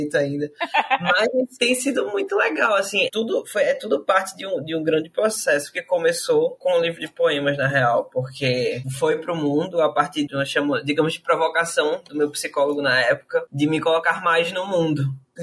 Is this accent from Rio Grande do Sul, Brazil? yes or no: no; Maceió, Alagoas, Brazil; Sou de Maceió, Alagoas.